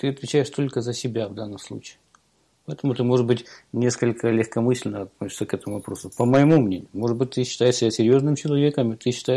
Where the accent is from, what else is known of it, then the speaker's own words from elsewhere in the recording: Ukraine; now in United States; я живу в далекой Америке, я смотрю это по телевидению. В свое время я сделал выбор, я уехал из Украины, потому как мне не нравилась эта страна, как государство для жизни.